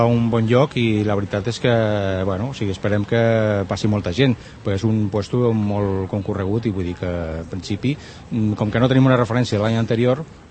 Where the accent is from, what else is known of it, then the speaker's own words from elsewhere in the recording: Terrassa, Catalonia, Spain; Perquè nosaltres, de fet, som de Terrassa